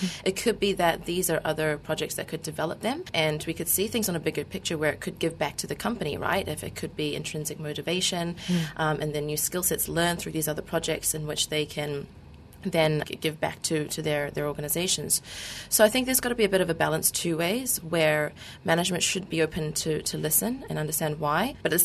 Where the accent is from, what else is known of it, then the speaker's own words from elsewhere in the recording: New Zealand; now in Malaysia; being a Malaysian, I'm born here, but I was privileged enough to grow up in public school in New Zealand, where I got really good education in the 90s.